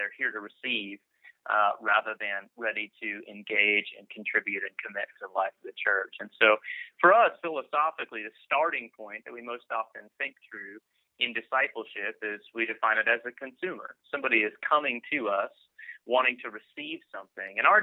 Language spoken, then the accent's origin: English; Spokane, Washington, United States; So another part of my story is that I'm from Spokane, Washington, originally. So I like to say I'm a sojourner and stranger in the great nation of Texas.